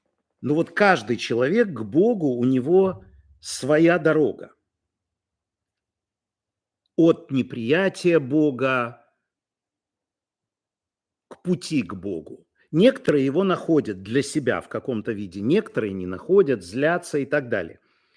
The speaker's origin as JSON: {"language": "Russian", "country": "Belarus", "said": "все мы из Беларуси."}